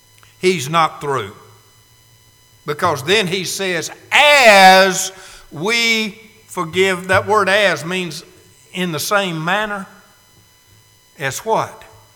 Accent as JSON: {"language": "English", "town": "Chattanooga", "region": "Tennessee", "country": "United States", "tie": "born or raised there", "said": "I grew up in Chattanooga"}